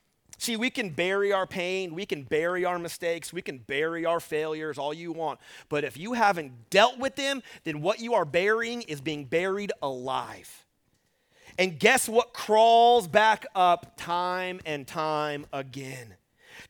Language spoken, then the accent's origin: English; Texas, United States; I'm from Texas. I think Texas barbecue is the best barbecue in the whole wide world